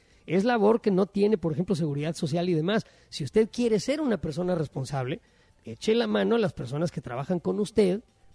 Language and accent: Spanish; Mexico City, Mexico; now in Chicago, United States; yo nací en la Ciudad de México, viví muchísimos años en la Ciudad de México, ahora vivo en Chicago